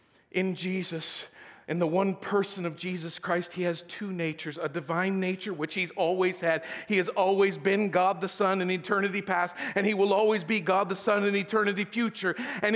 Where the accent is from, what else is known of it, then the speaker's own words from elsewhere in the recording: Idaho, United States; Growing up in Idaho, we actually had these places called water. Wherever there was water in Idaho, you would have cattails.